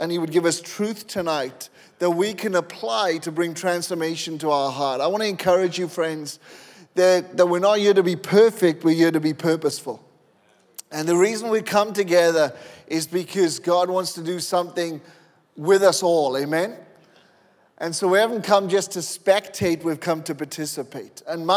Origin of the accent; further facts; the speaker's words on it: Wales, United Kingdom; I'm Welsh, by the way. I'm not, you know, African-American.